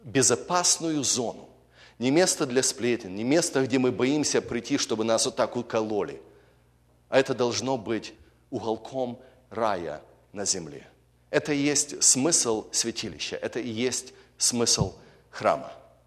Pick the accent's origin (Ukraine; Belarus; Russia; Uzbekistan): Ukraine; Я вырос на Украине, где у нас много было баптистов, пятидесятников